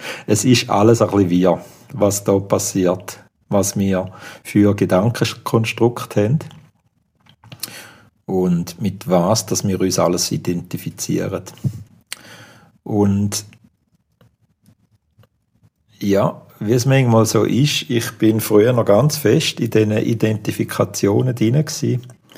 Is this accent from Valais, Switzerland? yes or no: no; Thurgau, Switzerland; born there; now in Ticino, Switzerland; ja, ich bin Schweizer, ich bin im Thurgau auf die Welt gekommen und wohne jetzt im Tessin.